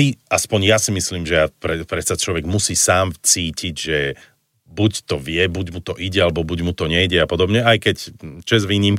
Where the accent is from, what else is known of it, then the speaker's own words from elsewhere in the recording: Banská Bystrica, Banská Bystrica Region, Slovakia; Ja som zase z Banskej Bystrice, čiže my vieme spievať, vieš, my vieme tak pekne tak ľubozvučne porozprávať, vieš.